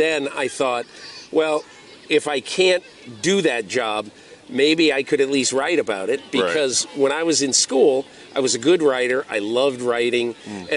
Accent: Connecticut, United States; when I was 11 years old, growing up in Connecticut

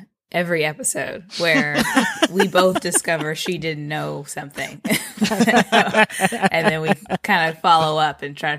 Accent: Midwest, United States; Me and my man took a road trip to the Midwest because we're both from the Midwest and saw family safely or tried to.

